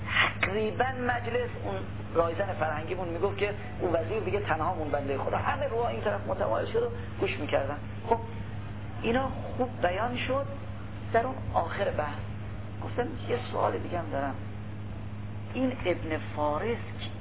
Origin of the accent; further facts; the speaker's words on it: Iran; بنده هم از ایران اومدم